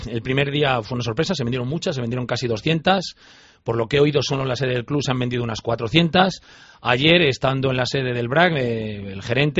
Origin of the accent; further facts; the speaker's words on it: Valladolid, Castile and León, Spain; ya sabemos cómo somos los vallisoletanos, o en general los españoles